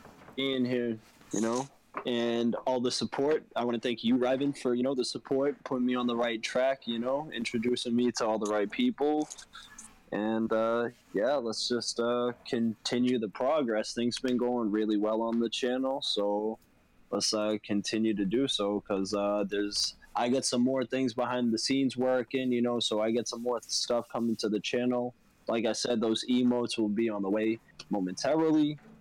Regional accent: Boston, Massachusetts, United States; because I'm from Boston.

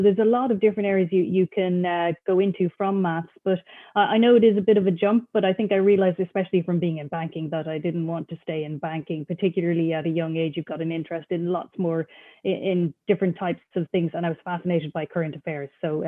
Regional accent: Cork, Munster, Ireland; So, you know, growing up in Cork, we had what was then the Cork Examiner, but we also got the Irish Times.

